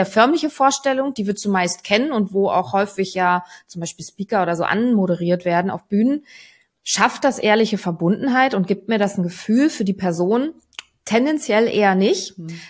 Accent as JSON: {"language": "German", "region": "Berlin", "country": "Germany", "lives_now": "Hamburg, Germany", "said": "Ich bin Berlinerin im Herzen und zugezogene Hamburgerin."}